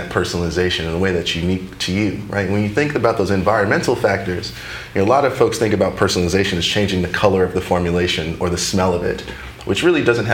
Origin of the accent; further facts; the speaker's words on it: Queens, New York, United States; Queens, New York, born and raised. Yeah, my family's still there right now.